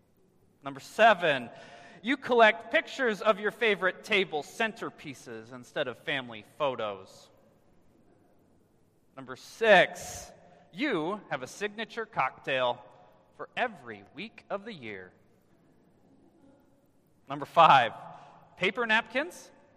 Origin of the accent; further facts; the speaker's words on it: Nebraska, United States; And I grew up in Nebraska next to Wahoo, Nebraska